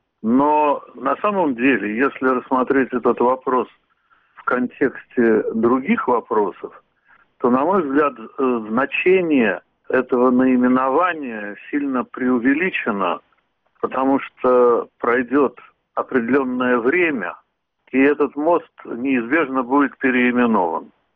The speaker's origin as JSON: {"language": "Russian", "region": "Saint Petersburg", "country": "Russia", "tie": "born there", "said": "Я родился в Ленинграде"}